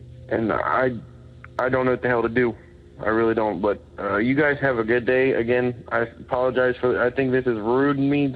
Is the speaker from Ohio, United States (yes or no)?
no; Florence, Kentucky, United States; I'm from Florence, Kentucky.